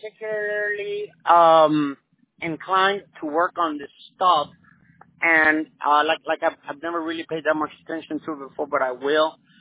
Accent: Chicago, Illinois, United States; I'm from Chicago, man. The way we are is you scratch my back, I scratch yours.

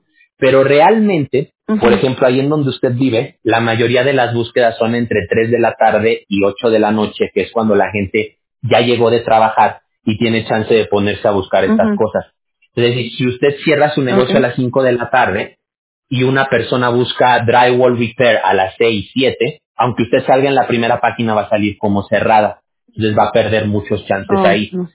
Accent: Aguascalientes, Mexico; Sí, muy caliente. Yo soy de Aguascalientes.

